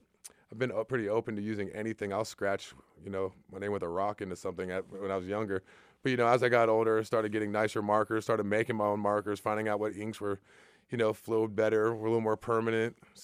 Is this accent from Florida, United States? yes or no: yes; Florida, United States; now in Atlanta, United States; But, you know, growing up in Florida and going to Miami, to South Beach, even when it was abandoned as a kid for hurricane season